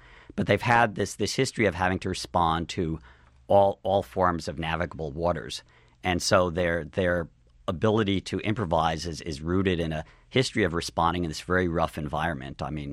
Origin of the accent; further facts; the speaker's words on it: New York, United States; Most people, I grew up in New York, and most people don't understand it's 80% of the city is disconnected from the mainland.